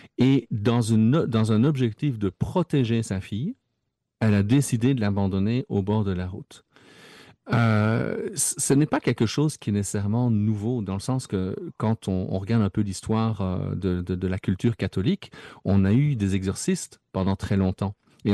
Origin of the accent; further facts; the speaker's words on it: Belgium; tu sais, je viens de Belgique